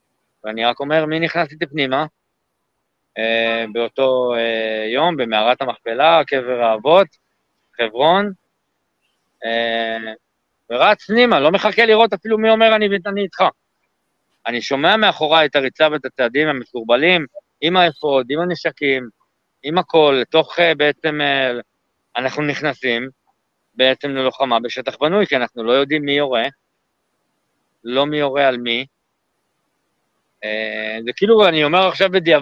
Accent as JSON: {"language": "Hebrew", "region": "South Sinai", "country": "Egypt", "tie": "born or raised there", "also_born_or_lived": "Israel", "said": "גיל 2-4, בעצם אני מתחיל להיחשף לערבית בכלל, אני גדל בחוף עם ילדים בדואים, אני לא הייתי בשום גן, גדלתי בחוף."}